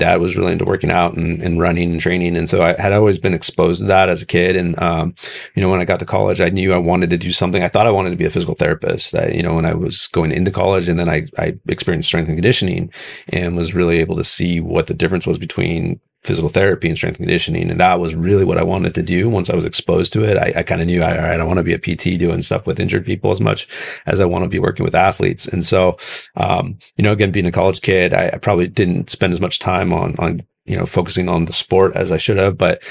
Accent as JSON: {"language": "English", "region": "California", "country": "United States", "tie": "born or raised there", "said": "I played sports in high school, growing up in California"}